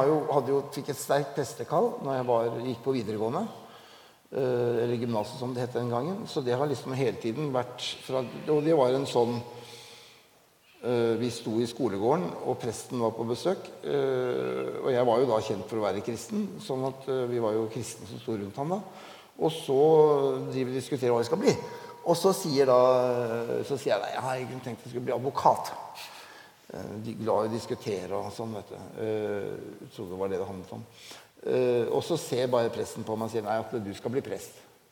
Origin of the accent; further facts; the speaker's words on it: Asker, Akershus, Norway; Ja, jeg er oppvokst da I Asker, og der var det jo ingen frikirke.